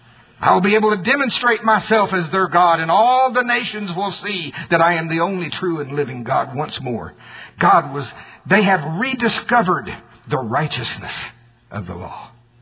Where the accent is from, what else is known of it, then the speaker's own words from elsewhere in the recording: United States; I told you I'm from Pottawatomie County.